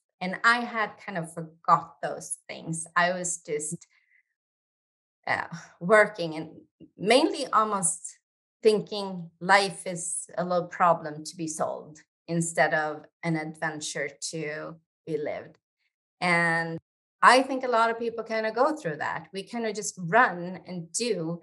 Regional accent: Sweden; Yeah, so I am originally from Sweden

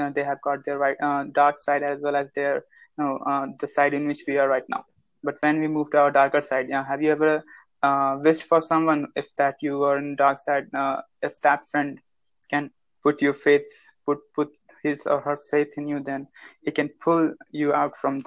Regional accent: India; and after collecting that money, I'm going out from India.

